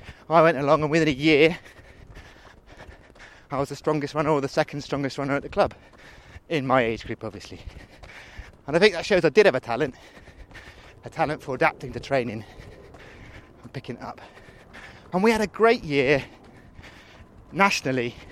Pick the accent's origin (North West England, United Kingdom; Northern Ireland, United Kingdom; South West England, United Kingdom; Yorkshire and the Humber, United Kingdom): South West England, United Kingdom; Bridport; born there; I was born in Dorset, in a town called Bridport. And if you've watched the series Broadchurch, that's where it is.